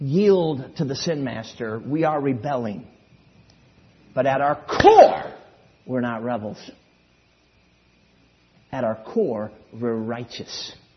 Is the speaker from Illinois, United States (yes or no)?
yes; Chicago, Illinois, United States; I remember when we purchased a house in 2009 and out in the country, southern Michigan. I grew up in Chicago. I'm a city kid.